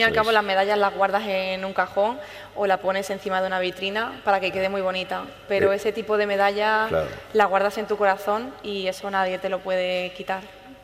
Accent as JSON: {"language": "Spanish", "town": "Huelva", "region": "Andalusia", "country": "Spain", "said": "seguramente sea en Huelva, de momento no está cerrado, pero me haría mucha ilusión poder estar en mi tierra con toda mi gente"}